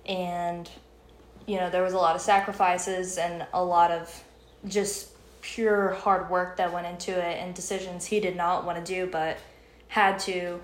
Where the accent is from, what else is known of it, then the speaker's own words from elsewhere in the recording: Hendersonville, North Carolina, United States; Hendersonville, North Carolina. Middle of nowhere.